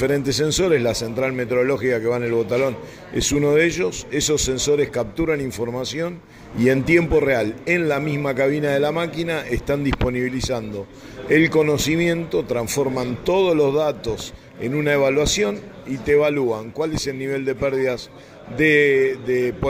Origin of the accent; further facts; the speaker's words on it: Argentina; Somos argentinos, somos agricultores, nuestra empresa está en Santa Fe